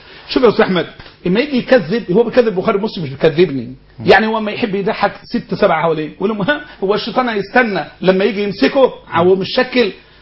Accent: Egypt

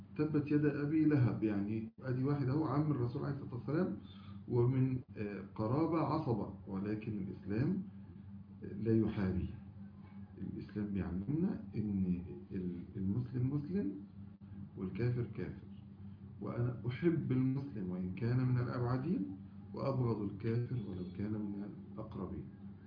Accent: United Arab Emirates; born there; وأنا بالمناسبة من مواليد الإمارات،

